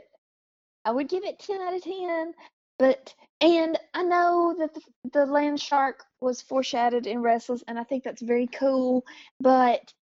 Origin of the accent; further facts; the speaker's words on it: England, United Kingdom; Oh, God, I'm English.